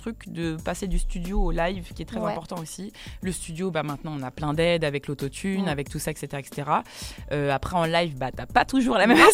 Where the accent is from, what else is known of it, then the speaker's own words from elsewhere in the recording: Paris, Île-de-France, France; J'ai grandi dans le Marais, du coup, dans le quatrième.